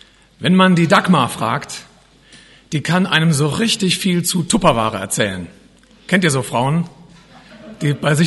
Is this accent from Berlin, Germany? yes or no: no; Rhineland-Palatinate, Germany; moved away; Sie stammt aus meiner alten Heimat, aus dem Hunsrück.